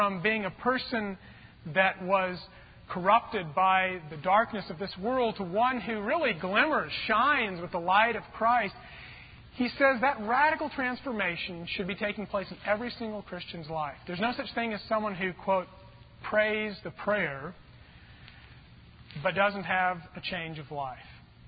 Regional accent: El Paso, Texas, United States; Now, you know, we grew up in El Paso. El Paso is that city, you know, way out west, 800 miles basically from here, amazingly enough.

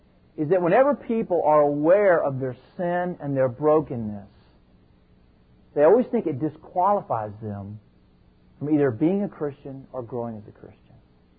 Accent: Texas, United States; I grew up in Texas, and a big Dallas Cowboy fan.

